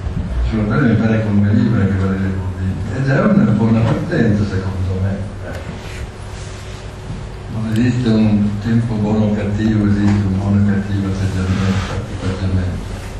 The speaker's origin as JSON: {"language": "Italian", "town": "Brescia", "region": "Lombardy", "country": "Italy", "said": "guardi che non sono di Bergamo, sono di Brescia"}